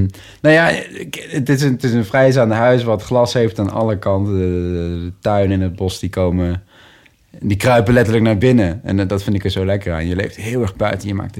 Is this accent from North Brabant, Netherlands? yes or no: no; Nijmegen, Gelderland, Netherlands; Opgegroeid in Nijmegen, ja. in de buitenwijk van Nijmegen. Ook wel een groene wijk.